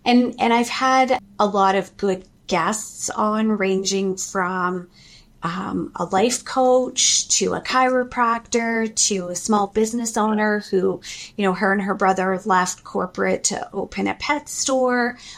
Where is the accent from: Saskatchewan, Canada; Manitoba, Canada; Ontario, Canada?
Saskatchewan, Canada; now in Calgary, Canada; I moved to Calgary from Saskatchewan, and I applied for jobs the old-fashioned way out of the newspaper.